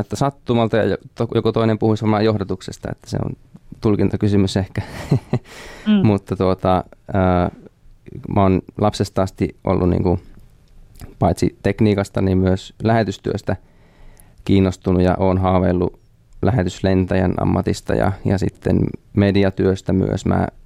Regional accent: Ullava, Central Ostrobothnia, Finland; Se on tuolla Ullavassa Keski-Pohjanmaalla ja Ullava on siis nykyään osa Kokkolaa, että varmaan se paremmin sijoittuu kartalle monella. semmoinen pieni 1000 asukkaan paikkakunta. Siellä on kasvanut.

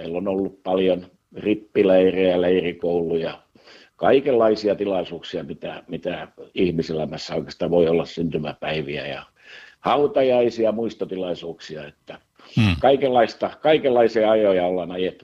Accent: Turku, Southwest Finland, Finland; now in Naantali, Finland; No syntyisin olla, vaikka nyt ollaan asuttu 31 vuotta Naantalissa, niin syntyisin olen ihan Turusta, eli läheltä, niin sanottu paljasjalkainen turkulainen

